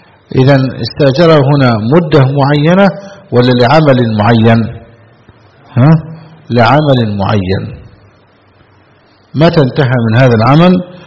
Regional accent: Egypt; سمى خلو الرجل عندنا في مصر.

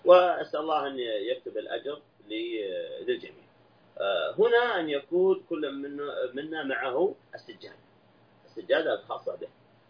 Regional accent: Saudi Arabia; عندنا في المملكة العربية السعودية

